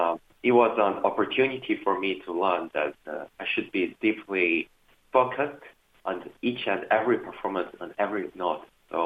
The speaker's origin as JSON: {"language": "English", "country": "South Korea", "second_language": "English", "said": "I'm from South Korea, from the same country as him."}